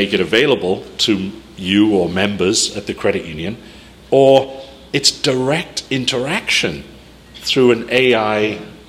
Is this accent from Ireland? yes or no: no; Wales, United Kingdom; now in United States; I grew up in Wales